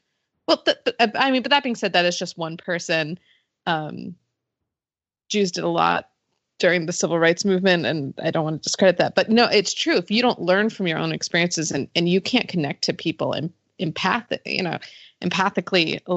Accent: United States; especially since there are so many images of this book as an American growing up

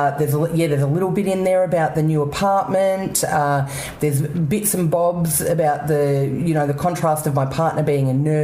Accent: Canberra, Australian Capital Territory, Australia; I grew up in Canberra. I lived there for 22 years. But I've come good.

